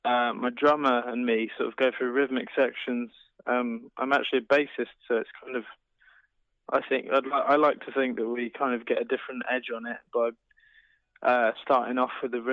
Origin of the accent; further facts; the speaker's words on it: South East England, United Kingdom; We're originally back from the New Forest and like Bournemouth direction.